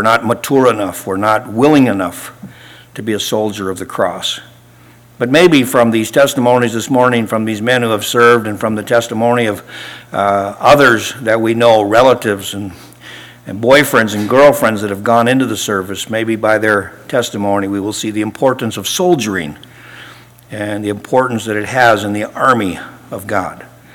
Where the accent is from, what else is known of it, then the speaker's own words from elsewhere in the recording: United States; I was raised in America, I love America, I love the flag